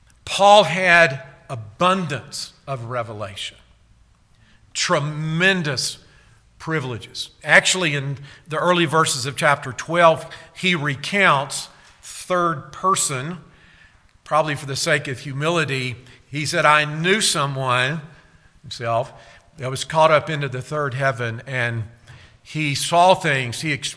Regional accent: Hartselle, Alabama, United States; I remember as a teenager growing up in North Alabama, Hartsell, Alabama. Our home was up on a hill. They call it Hartsell Mountain, just a little hill.

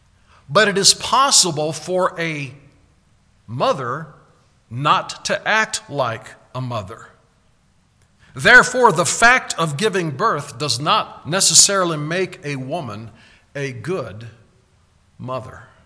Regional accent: United States; born there; I was born in America like most of you. That makes me an American.

